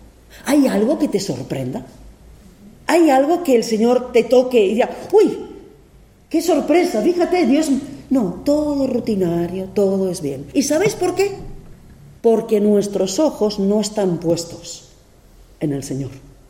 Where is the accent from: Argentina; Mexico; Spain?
Spain; Region of Murcia; Yo soy murciano, se nota ahí, ¿no?